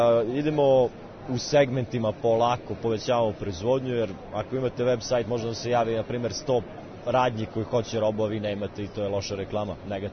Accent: Kruševac, Šumadija and Western Serbia, Serbia; Ne, nisam. Ja sam iz Kruševca.

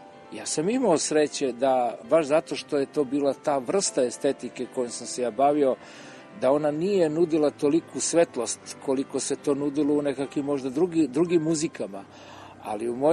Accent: Rovinj, Istria County, Croatia; sam ja muziku dodirnuo kao klinac još u Rovinju kad sam bio mali

